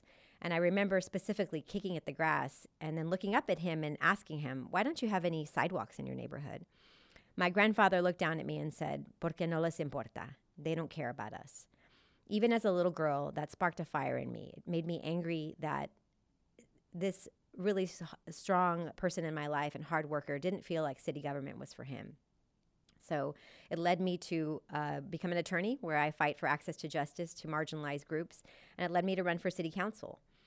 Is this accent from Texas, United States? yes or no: yes; Texas, United States; I grew up in District 6, went to Timberwild Elementary and Taft High School. D6 is where I'm raising my family, and it's the community I hope to serve as your next councilwoman.